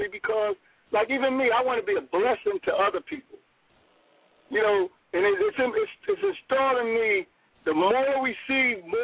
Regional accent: New Jersey, United States; because I'm from New Jersey

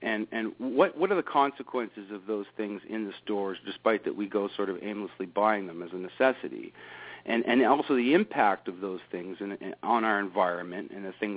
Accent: Canada; I mean, I'm a Canadian boy

